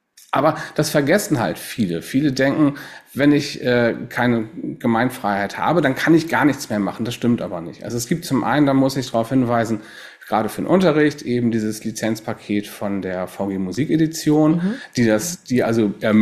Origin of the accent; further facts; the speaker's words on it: Bremerhaven, Bremen, Germany; born there; Komm gebürtig aus Bremerhaven